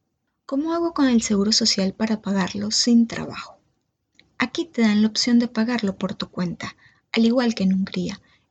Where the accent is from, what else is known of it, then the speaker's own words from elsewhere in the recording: Venezuela; moved away; este es el tercer país donde he vivido desde que salí de Venezuela.